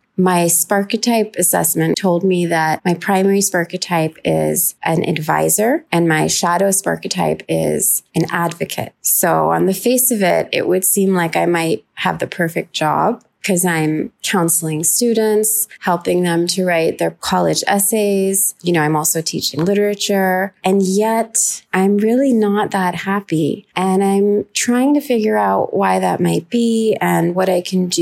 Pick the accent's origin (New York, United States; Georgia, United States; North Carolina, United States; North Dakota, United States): New York, United States; also born or lived in Lahore, Pakistan / Austin, Texas / London, England; I am a Pakistani and an American. I am a writer and a teacher, and I have lived all over the place. I grew up in New York, also in Lahore, Pakistan